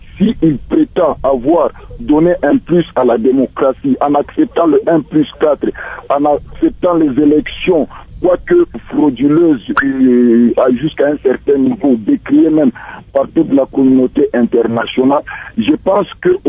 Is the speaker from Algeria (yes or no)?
no; DR Congo; Là, ça fait mal au cœur et ça fait honte d'appartenir au Congo. Mais qu'à cela ne tienne, nous sommes Congolais.